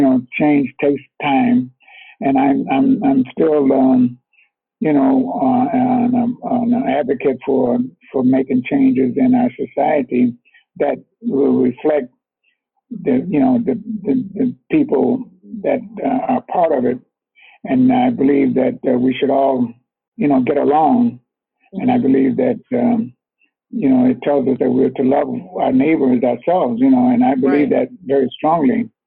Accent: Chicago, Illinois, United States; also born or lived in the South; And I've always thought I was born in the South, but I didn't actually grow up in the South. My folks came to Chicago when I was about 7 years old.

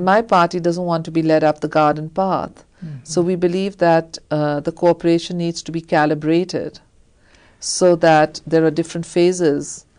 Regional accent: Pakistan; as a Pakistani leader who wants to see the stability and unity of my country and see Pakistan go on the path of moderation

